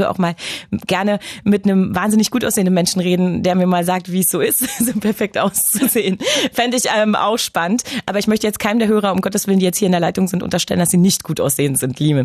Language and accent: German; Berlin, Germany; Ich komme ja gebürtig aus Berlin. Leider sind wir irgendwann von Pankow nach Hohenschönhausen gezogen, was wirklich eine ganz, ganz schreckliche Sache für mich war. Kleines Ghetto-Kind.